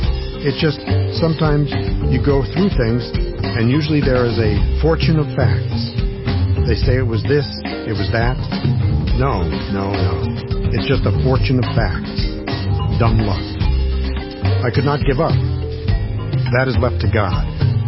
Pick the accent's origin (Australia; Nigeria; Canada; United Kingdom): Nigeria; moved away as an adult; now in United States; I come from Nigeria originally. I came to California to go to college.